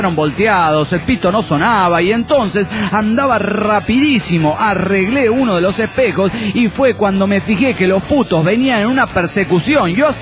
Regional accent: San Salvador, El Salvador; de San Salvador, Salvador.

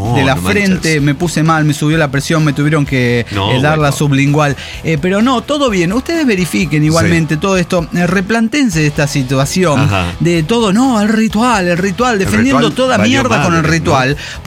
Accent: Mexico; now in Sweden; yo vengo de México

